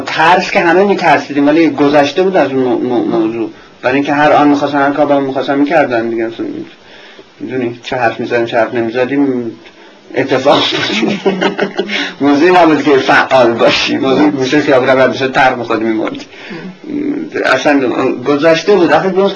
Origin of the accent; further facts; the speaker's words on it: Iran; moved away; من با یه حالت قهر از ایران اومدم بیرون.